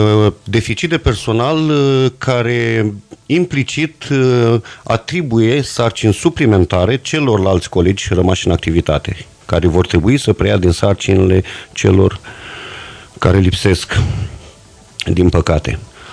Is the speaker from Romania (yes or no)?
yes; Suceava, Suceava County, Romania; Da, sunt sucevean, sunt din municipiul Suceava